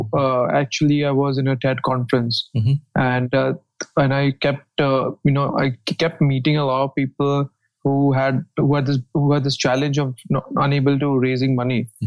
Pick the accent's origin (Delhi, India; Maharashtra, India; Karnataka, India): Maharashtra, India; Mumbai; I'm from Mumbai.